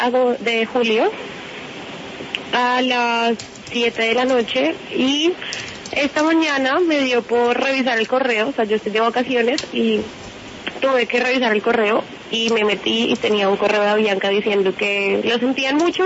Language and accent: Spanish; Colombia; yo soy una ciudadana colombiana